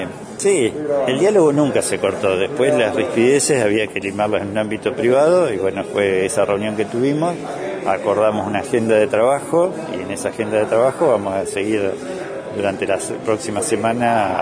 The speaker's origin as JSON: {"language": "Spanish", "region": "Chubut", "country": "Argentina", "said": "yo soy chubutense y soy fanático de Chubut"}